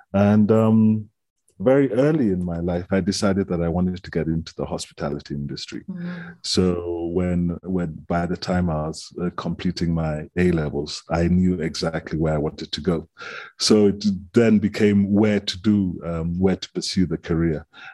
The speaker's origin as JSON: {"language": "English", "country": "Kenya", "said": "I am a Kenyan thoroughbred. my parents are from the western part of Kenya."}